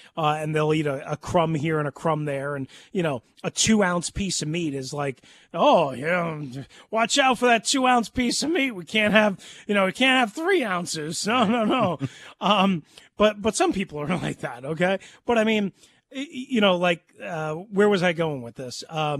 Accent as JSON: {"language": "English", "region": "New York", "country": "United States", "tie": "born or raised there", "said": "I mean, literally, I grew up on South Shore of Long Island."}